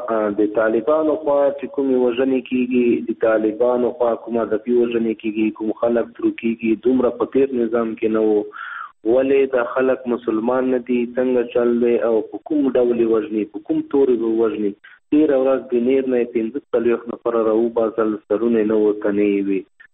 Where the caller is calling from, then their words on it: Nangarhar, Afghanistan; د ننګرهار نه خبرې کوم.